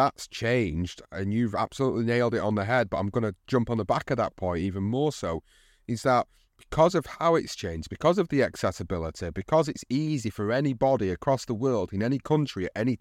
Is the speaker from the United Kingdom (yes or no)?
yes; United Kingdom; for us as British fans in particular, we just never got to see Eubank and Ben face the very, very best